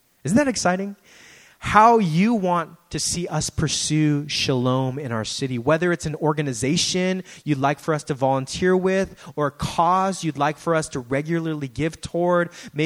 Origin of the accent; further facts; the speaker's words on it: San Francisco, California, United States; Right, I grew up in San Francisco. I've been here for decades.